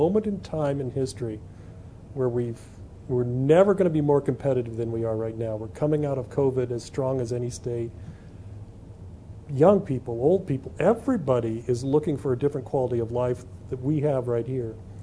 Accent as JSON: {"language": "English", "region": "Nebraska", "country": "United States", "said": "so I'm from the Panhandle as well"}